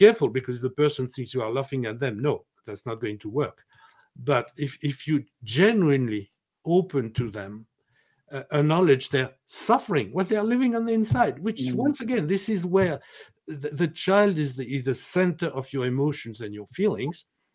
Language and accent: English; France; accent: French; English is a second language; And I hope my French accent and my French style has not been too overwhelming for everyone.